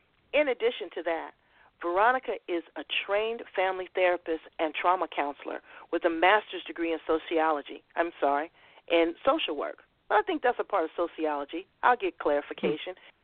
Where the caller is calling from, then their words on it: San Diego, California, United States; I'm calling you from America's finest city, San Diego, California